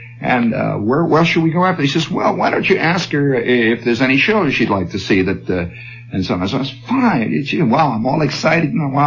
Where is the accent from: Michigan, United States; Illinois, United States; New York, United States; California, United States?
Illinois, United States; Chicago; I'm not from a little town. I'm from South Chicago is what it is, really. And Chicago is certainly not LaPorte, Indiana.